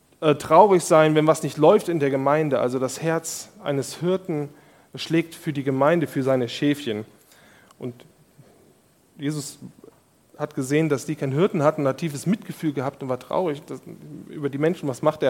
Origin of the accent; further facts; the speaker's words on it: Germany; now in United States; ich als Deutscher, mir war es dann komisch